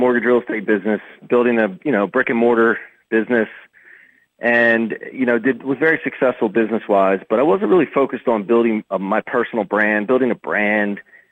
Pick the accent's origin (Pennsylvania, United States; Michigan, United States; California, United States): Pennsylvania, United States; Philadelphia; now in Ocean City, United States; I grew up outside of Philly.